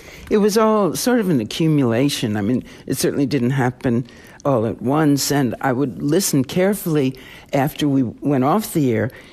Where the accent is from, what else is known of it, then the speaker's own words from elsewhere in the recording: New York, United States; accent: New York; I'm a New Yorker, and I was working, and always have for much of my broadcasting life in particular, against a pretty heavy New York accent that I had.